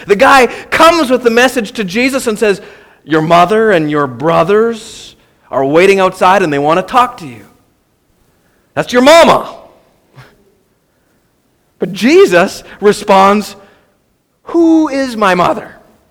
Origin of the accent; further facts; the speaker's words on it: Canada; We're Canadian. We don't do that.